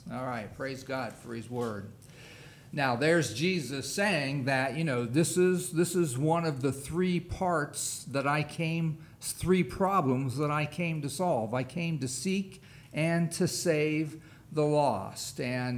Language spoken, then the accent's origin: English; West Virginia, United States; I'm from West Virginia. Sycamore trees grow in West Virginia.